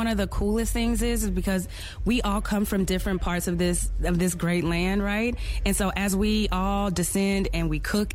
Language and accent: English; St. Louis, Missouri, United States; moved away as an adult; also born or lived in Houston, Texas; I born and raised in St. Louis, Missouri, moved to Houston, Texas to go to college. I did my culinary school there, and I've been in the city of Houston ever since.